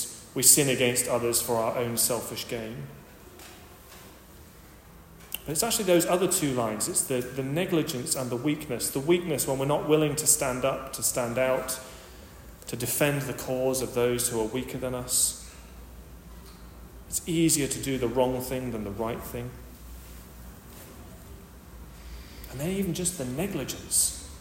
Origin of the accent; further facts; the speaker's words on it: Sheffield, Yorkshire and the Humber, United Kingdom; It's a prayer that I remember growing up in Sheffield.